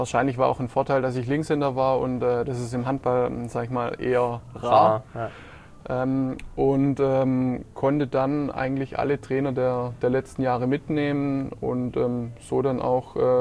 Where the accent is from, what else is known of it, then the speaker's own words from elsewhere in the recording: Kuppingen, Baden-Württemberg, Germany; also born or lived in Herrenberg; now in Nufringen, Germany; Ich bin durch und durch Herrenberger. Ich bin in Herrenberg geboren, wobei man da immer natürlich als wahrer Kuppinger dann unterscheiden muss. Aufgewachsen natürlich in Kuppingen und mittlerweile wohne ich in Nufringen, ja.